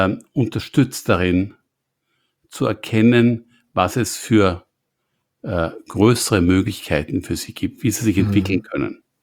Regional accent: Vienna, Austria; moved away as an adult; now in United States; Ich bin jetzt bin als Wiener seit 20 Jahren im Silicon Valley.

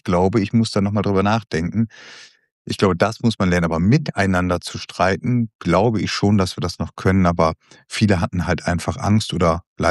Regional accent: Rheine, North Rhine-Westphalia, Germany; meine alte Heimatstadt in Rheine.

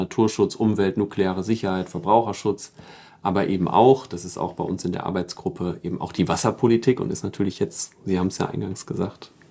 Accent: Emsdetten, North Rhine-Westphalia, Germany; die, als ich ungefähr eins war, ins Münsterland gezogen sind, da bin ich auch aufgewachsen in Emstetten.

